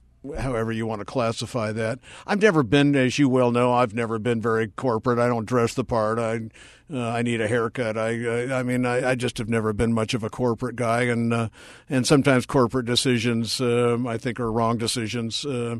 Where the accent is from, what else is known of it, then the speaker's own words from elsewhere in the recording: Colorado, United States; 3 days after I quit and left, Columbine happened in my home state.